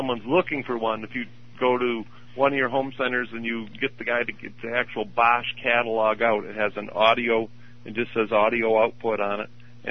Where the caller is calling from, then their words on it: Lansing, Michigan, United States; I'm from Lansing, Michigan.